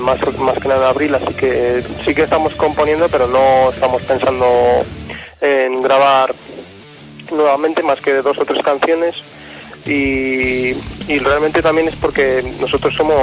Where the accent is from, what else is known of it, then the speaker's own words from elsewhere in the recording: Burgos, Castile and León, Spain; Bueno, pues venimos de Burgos